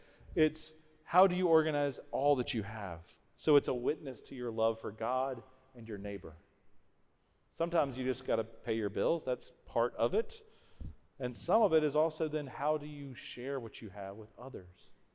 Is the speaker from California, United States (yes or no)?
no; Memphis, Tennessee, United States; I was born and raised in Memphis